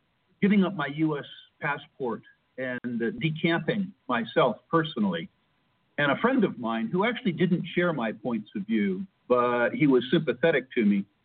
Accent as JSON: {"language": "English", "country": "United States", "said": "culturally, I'm American, an old style American, the type of American that believes in things like the Bill of Rights and individual initiatives."}